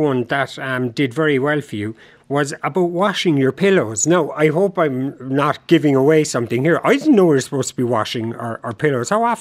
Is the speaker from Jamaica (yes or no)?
no; Ireland; but then we, being Irish, we don't want to be letting the heat out either.